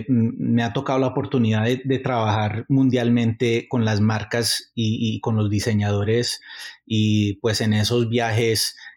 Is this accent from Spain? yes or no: no; United States; born there; Y para mí, siendo un, pues, nacido acá, yo le digo a la gente, pues, que yo para los gringos no soy gringo y, pues, para los colombianos no soy totalmente colombiano.